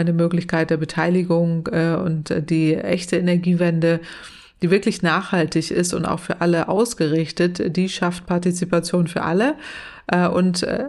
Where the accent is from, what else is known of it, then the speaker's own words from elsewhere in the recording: Northwest Germany, Germany; Und ich komme ja aus dem Nordwesten Deutschlands, das sage ich immer gerne an der Stelle. Da ist Gegenwind Energie.